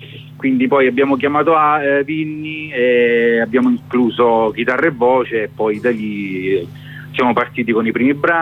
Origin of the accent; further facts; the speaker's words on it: Brindisi, Apulia, Italy; noi intanto veniamo da Brindisi, quindi siamo abbastanza al sud, al caldo.